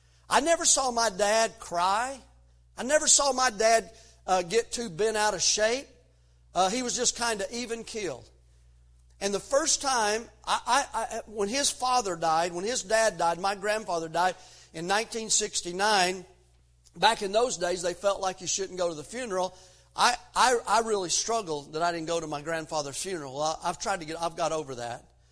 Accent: Tennessee, United States; My dad, when I grew up in East Tennessee

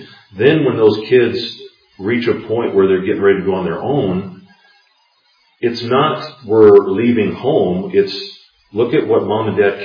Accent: United States; yes, I'm an American, but that's not my allegiance.

